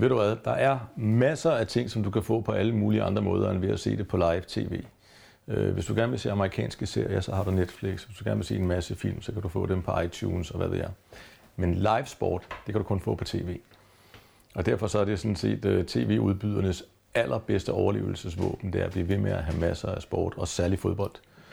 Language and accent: Danish; Copenhagen, Capital Region of Denmark, Denmark; Født og opvokset på Østerbro, ikke?